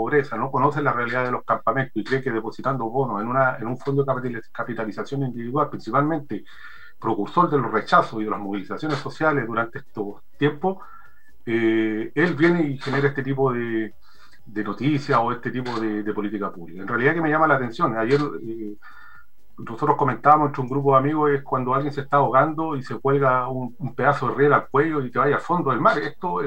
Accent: Antofagasta, Chile; soy de Antofagasta, pero trabajo en la ciudad de Iquique

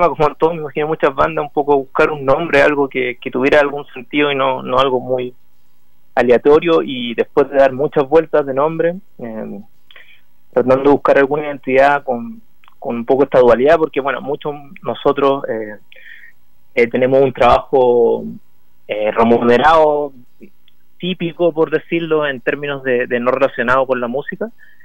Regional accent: Valparaíso, Chile; now in Santiago, Chile; Gonzalo y yo, Gonzalo el guitarrista, somos de Valparaíso.

